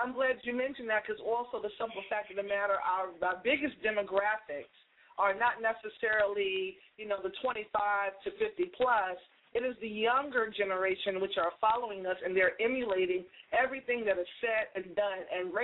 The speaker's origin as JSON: {"language": "English", "town": "Boston", "region": "Massachusetts", "country": "United States", "said": "I'm actually from Boston"}